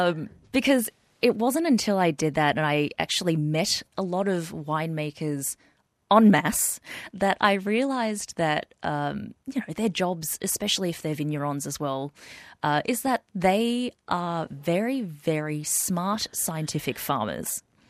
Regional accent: Hong Kong; my background is Cantonese. I'm from Hong Kong.

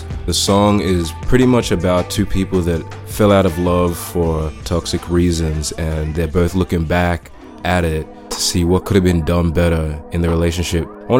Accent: Sydney, New South Wales, Australia; I'm from Sydney, and I'm this week's Triple J Unearthed feature artist.

